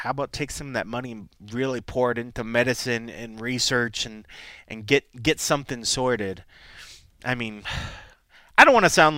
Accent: Columbus, Ohio, United States; Like, Columbus is being my hometown, and the fact that that's coming forward

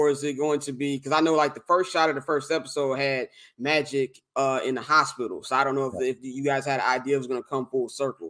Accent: Chicago, Illinois, United States; Like outside of Michael Jordan, obviously I'm from Chicago

